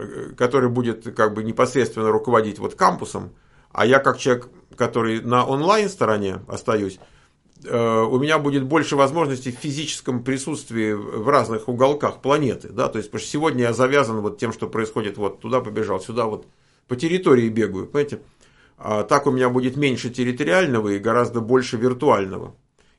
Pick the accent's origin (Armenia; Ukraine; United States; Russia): Ukraine; born there; Родилась на Украине. Являюсь гражданкой России.